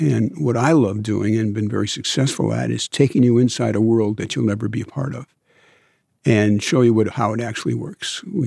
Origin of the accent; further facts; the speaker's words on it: Detroit, Michigan, United States; I grew up in Detroit, which is obviously a car culture, so I've been fascinated with cars my entire life and loved.